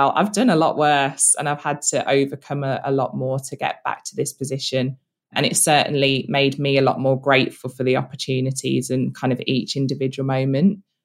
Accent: Birmingham, West Midlands, United Kingdom; I, you know, was younger in Birmingham. So nice to think my family can be there, nice to play in my hometown

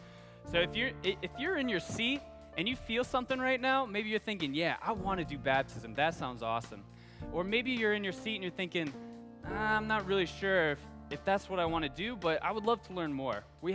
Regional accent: Iowa, United States; I'm from Iowa, which is very far away. I'm from Iowa, and when I first came here, I didn't have a single friend.

